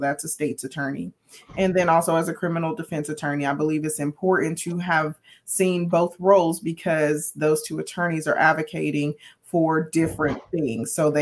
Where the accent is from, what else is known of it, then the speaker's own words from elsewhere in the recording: Arlington, Texas, United States; also born or lived in Oklahoma; I'm a native of Oklahoma, but I grew up right here in Tarrant County in Arlington, Texas.